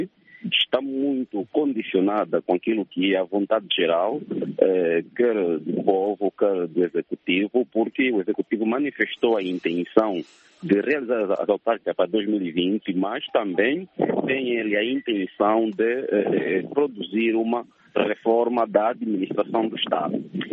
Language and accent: Portuguese; Angola; eu penso que devíamos todos, enquanto angolanos, pressionar